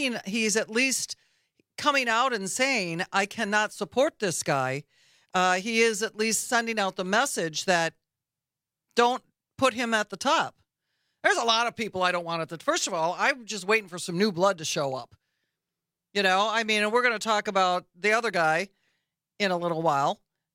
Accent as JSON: {"language": "English", "town": "Beloit", "region": "Wisconsin", "country": "United States", "tie": "born or raised there", "said": "My neighbor, actually, from where I grew up, I grew up in Beloit."}